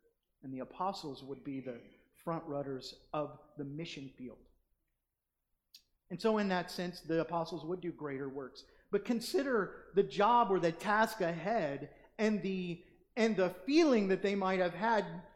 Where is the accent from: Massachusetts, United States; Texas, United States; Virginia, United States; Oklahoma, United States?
Oklahoma, United States; Oklahoma. I'm from Oklahoma.